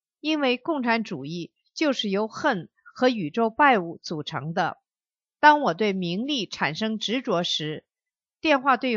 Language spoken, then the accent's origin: Chinese; China; 我也是中国人